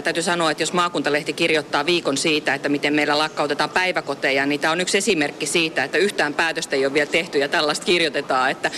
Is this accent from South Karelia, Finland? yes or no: yes; Lappeenranta, South Karelia, Finland; me voitaisiin ruveta täällä paikallisesti olemaan enemmän ylpeitä siitä, että me ollaan lappeenrantalaisia.